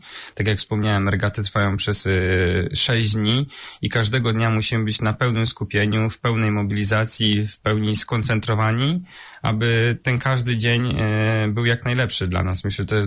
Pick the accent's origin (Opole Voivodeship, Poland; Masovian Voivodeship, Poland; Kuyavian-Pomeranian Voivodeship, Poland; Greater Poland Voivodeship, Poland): Kuyavian-Pomeranian Voivodeship, Poland; Dobrzyń nad Wisłą; Pochodzę, urodziłem się w takiej bardzo małej miejscowości, Dobrzyn nad Wisłą.